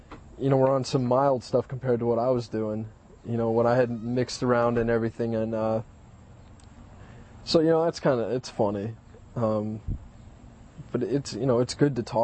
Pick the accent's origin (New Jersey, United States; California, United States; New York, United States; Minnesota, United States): California, United States; I took a road trip and I went back out to my hometown in California. I stayed there for a while, then I went to Las Vegas and went to a bunch of states, you know, on my way back. I lived in North Carolina for a couple months during the winter last year.